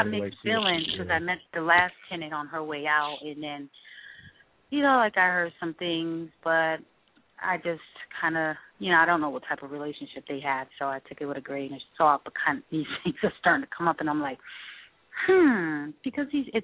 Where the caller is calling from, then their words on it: Connecticut, United States; I'm calling from Connecticut.